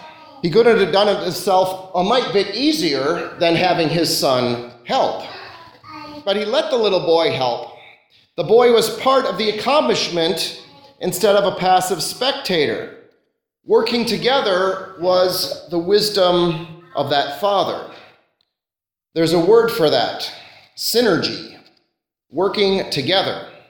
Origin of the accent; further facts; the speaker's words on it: California, United States; When I was growing up in California, there was an amusement park, a Six Flags park, called Magic Mountain.